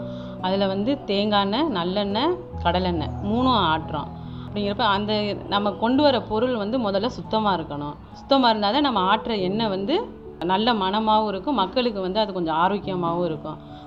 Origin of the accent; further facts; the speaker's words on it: Variyapatti, Tamil Nadu, India; என்னுடைய சொந்த ஊர் வந்து திருமய ஒன்றியத்தில் வாரியப்பட்டிங்கிற கிராமத்தில் என்னோட சொந்த ஊர். நான் 2008 வந்து திருமய ஒன்றியம் தான் இளஞ்சாவூருங்கிற ஊராட்சியில் என்னை கல்யாணம் பண்ணாங்க.